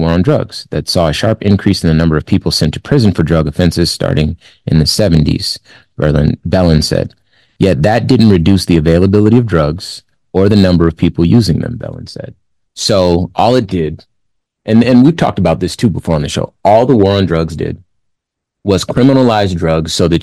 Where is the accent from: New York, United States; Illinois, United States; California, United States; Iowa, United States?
California, United States; Compton; you're from Detroit, I'm from Compton, so that's really where the crack hit, right? So I was born into that.